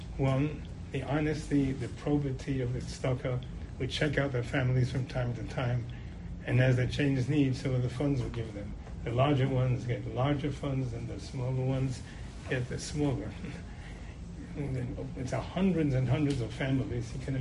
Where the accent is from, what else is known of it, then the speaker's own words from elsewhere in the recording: Cleveland, Ohio, United States; I come from Cleveland, Ohio, and I come here twice a year for about 40 years.